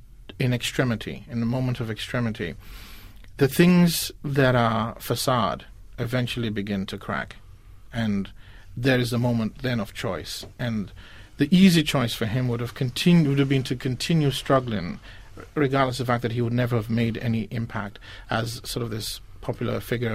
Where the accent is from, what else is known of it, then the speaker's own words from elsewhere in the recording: Nigeria; as a Nigerian, but more importantly as an Igbo